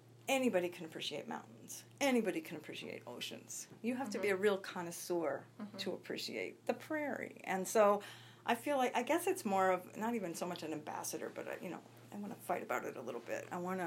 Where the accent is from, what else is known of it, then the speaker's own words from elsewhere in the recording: Midwest, United States; You know, I'm from the Midwest for many generations, and I find as I get older, I sort of embody some of that Midwestern stoicism